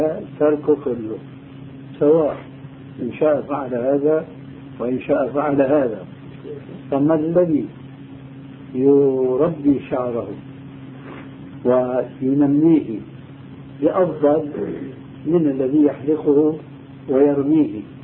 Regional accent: Syria; هذا يضرب المثل لبعض الناس عندنا في سوريا

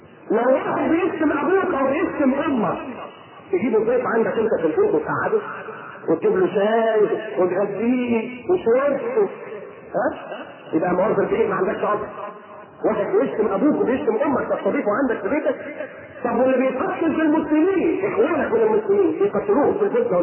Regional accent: Egypt; born there; مش انا مصري؟ ومولود في مصر؟ وابويا مصري وامي مصرانه وعيلتي كلها مصريه؟

